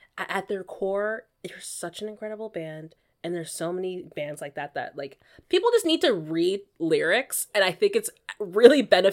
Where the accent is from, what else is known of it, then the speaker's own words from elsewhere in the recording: California, United States; I'm from California. That's where I was born and raised.